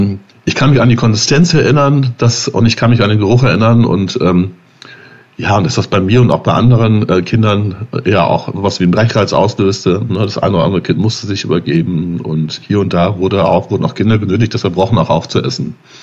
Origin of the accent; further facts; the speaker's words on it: North Rhine-Westphalia, Germany; in die Berge, die ich noch nicht kannte als Münsterländer